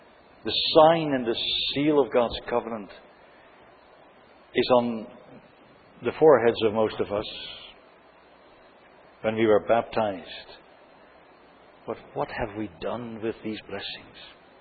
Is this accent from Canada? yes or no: yes; Canada; I'm afraid that that is true of us as a nation, as a Canadian nation, as a society, but also as a church and as families and as individuals.